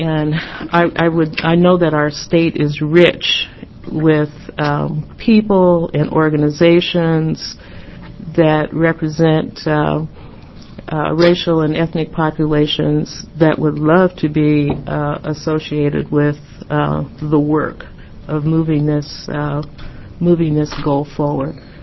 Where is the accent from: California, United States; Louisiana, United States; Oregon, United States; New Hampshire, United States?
Oregon, United States; I grew up in Oregon, but was counseled away from the opportunity because of discrimination.